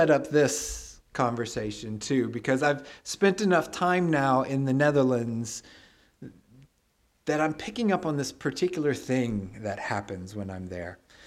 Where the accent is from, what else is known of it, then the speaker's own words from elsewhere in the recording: Texas, United States; first language English; this good old Texas boy gets a taste of home, because English is my mother tongue. It's my heart language.